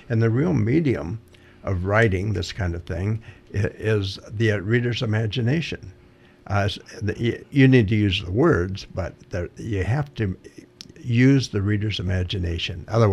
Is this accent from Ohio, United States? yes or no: no; Idaho, United States; now in Washington, United States; Yes, I grew up in Idaho, but we live in Washington.